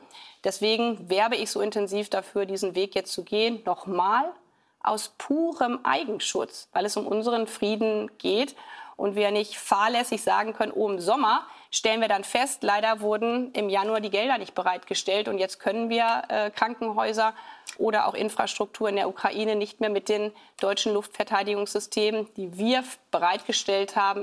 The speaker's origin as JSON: {"language": "German", "country": "Germany", "said": "Und wir sind aus meiner Sicht als Deutsche ja daran interessiert, dass wir ein starkes gemeinsames Europa haben."}